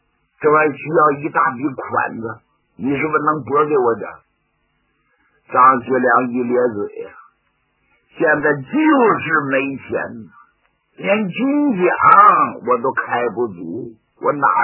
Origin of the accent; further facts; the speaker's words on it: Northeast China, China; 我们东北人85%以上都是山东和河北的老家，那祖籍都是那边，都是逃荒下关东到这边来的。